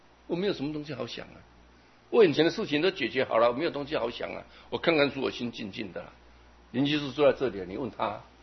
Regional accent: Jinshan, New Taipei, Taiwan; 我们台湾人，金山人

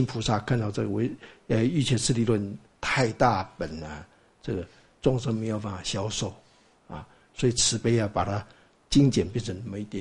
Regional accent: China; 因为那个是我们中国人就喜欢做文章嘛

